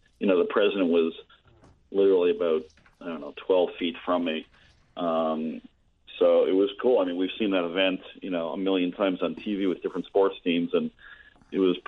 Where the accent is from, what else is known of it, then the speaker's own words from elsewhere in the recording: Canada; I am Canadian, so you know, I think I blend in pretty good with the guys.